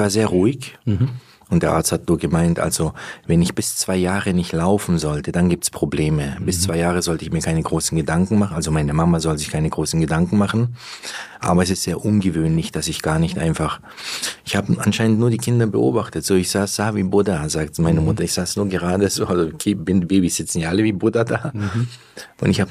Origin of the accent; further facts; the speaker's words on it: Antakya, Hatay, Turkey; also born or lived in Aalen; ich bin geboren in Aalen 1976. Mit ein Jahr und ein paar Monaten haben mich meine Eltern nach Antakya, in dem Erdbebengebiet heute, Hatay, da haben sie mich zu meinen Großeltern gebracht.